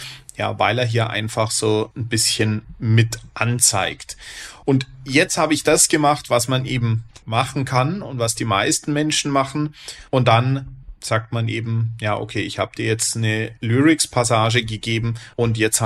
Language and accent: German; Bavaria, Germany; in Bayern, wo ich groß geworden bin